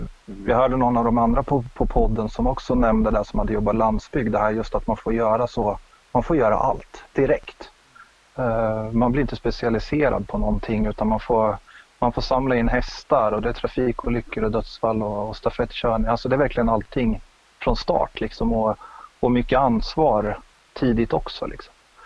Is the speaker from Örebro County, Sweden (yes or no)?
yes; Örebro, Örebro County, Sweden; now in Umeå, Sweden; Innan bodde jag i Örebro. Jag är från Örebro.